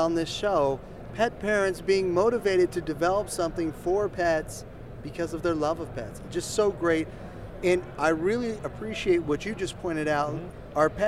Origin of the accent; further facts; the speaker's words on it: Chicago, Illinois, United States; Now I'm from Chicago, so I know what it's like to have to shovel.